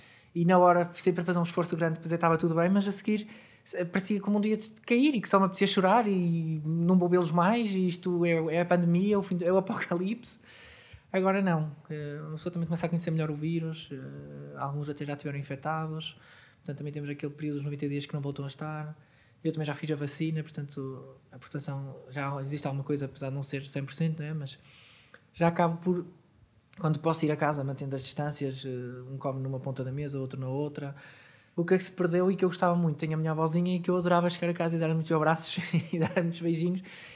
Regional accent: Vila Real, Portugal; Eu sou de Vila Real, tenho a minha família toda em Vila Real.

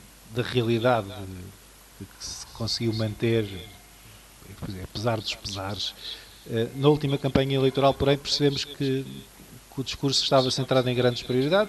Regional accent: Madeira, Portugal; Eu, como madeirense, tenho uma realidade um pouco diferente.

